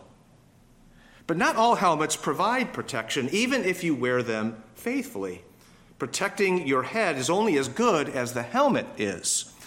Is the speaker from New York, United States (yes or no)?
yes; Grand Island, New York, United States; When I was growing up in Grand Island, New York, every August was the time when the boys on the island gathered together for junior football.